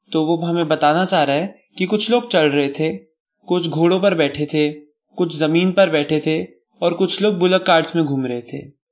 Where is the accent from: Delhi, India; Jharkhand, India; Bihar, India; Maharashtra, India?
Delhi, India; और मैं दिल्ली का रहने वाला हूँ। एट प्रेजेंट मैं BPIT कॉलेज से BTech इन कंप्यूटर साइंस पढ़ रहा हूँ।